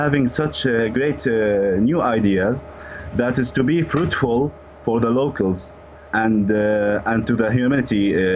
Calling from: Amman, Amman Governorate, Jordan; I'm calling you from Middle East, Amman, Jordan.

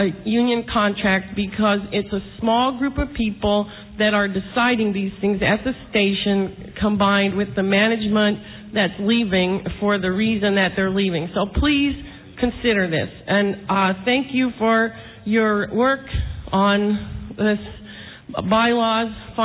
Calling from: New York, United States; from New York listening area.

